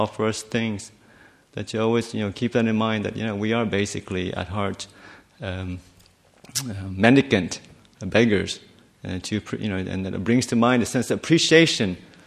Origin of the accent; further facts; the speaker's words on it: Australia; also born or lived in Thailand; I was born in Thailand, that's why I ordained, but certainly grew up in Australia